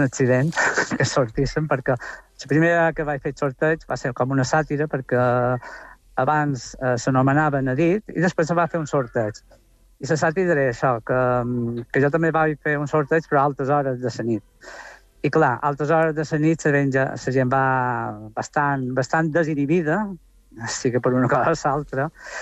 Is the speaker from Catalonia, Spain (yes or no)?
no; Sa Pobla, Balearic Islands, Spain; aquestes festes són ancestrals i mos identifiquen com a poblers, com a mallorquins.